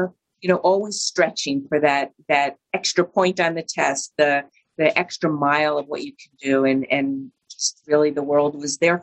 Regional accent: New York City, New York, United States; Growing up in New York City, went to a private school. Was raised a little bit traditional.

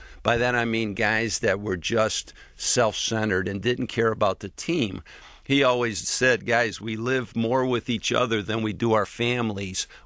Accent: Detroit, Michigan, United States; Growing up in Detroit, I always dreamt of playing for the Tigers.

